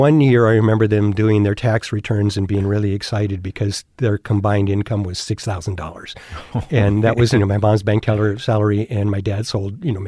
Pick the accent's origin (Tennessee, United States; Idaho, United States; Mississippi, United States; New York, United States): New York, United States; Binghamton; but growing up in Binghamton, New York, it was discouraged.